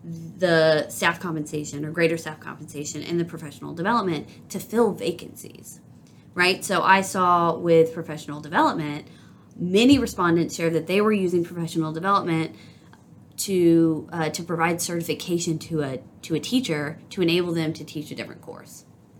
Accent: Alabama, United States; I know I always talk about, you know, I'm from Alabama, so I knew what it was like to drive 30 minutes through farmland to get to a friend's house.

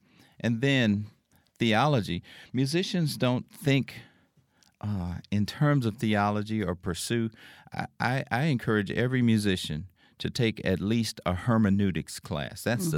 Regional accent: Louisiana, United States; Okay, I grew up in South Louisiana.

